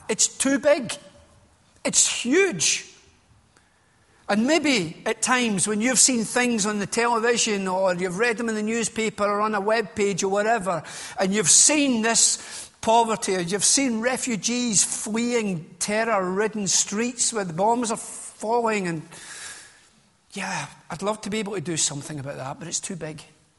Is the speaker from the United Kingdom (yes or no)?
yes; Glasgow, Scotland, United Kingdom; now in Witney, United Kingdom; As you can tell, I'm not from Slough. I'm actually from Whitney in West Oxfordshire. And that's fooled you, doesn't it? I'm only about an hour up the road this morning. Obviously, originally, I am from Glasgow.